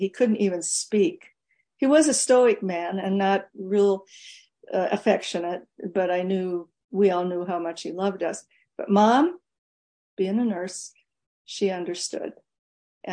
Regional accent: Buffalo, Minnesota, United States; then high school buddies around my hometown of Buffalo, Minnesota, small community, were getting drafted. Why? Because they were farm boys.

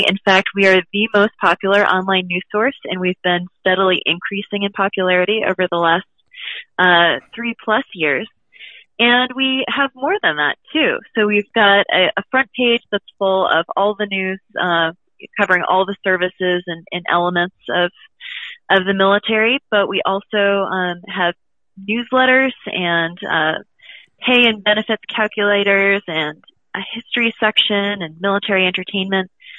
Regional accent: Boston, Massachusetts, United States; also born or lived in New York City, United States; I grew up in Boston and went to school in New York City, and my first job out of college was in Jacksonville, North Carolina

